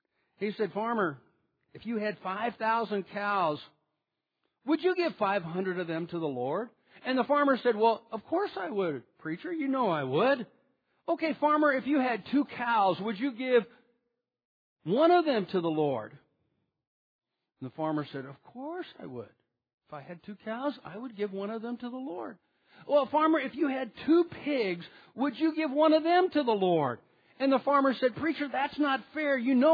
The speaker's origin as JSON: {"language": "English", "region": "West Virginia", "country": "United States", "tie": "born there", "moved": "yes", "said": "By the way, I was born in West Virginia. It means nothing. I got out of there pretty quick."}